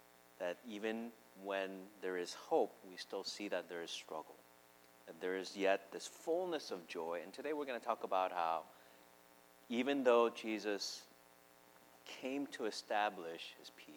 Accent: Midwest, United States; the flip side of growing up in the Midwest, you know that sooner or later, that white, beautiful snow is going to turn into

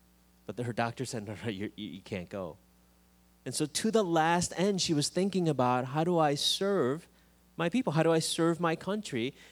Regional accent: United States; it's all a little bit confusing to me because I'm an American, so I don't really know that.

